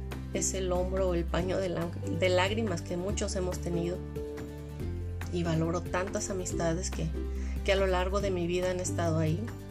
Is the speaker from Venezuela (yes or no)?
no; Mexico; hemos pasado por muchas y como mexicanos nos podemos apoyar en más